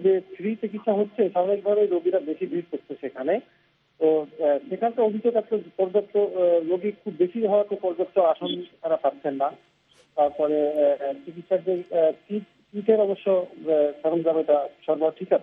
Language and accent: Bangla; Khulna, Khulna Division, Bangladesh; একজন সাংবাদিক এবং একজন খুলনার নাগরিক হিসেবে আমি যেটা দেখছি সেটি হলো এই, আমরা কিন্তু খুলনার মানুষ খুবই উদ্বিগ্ন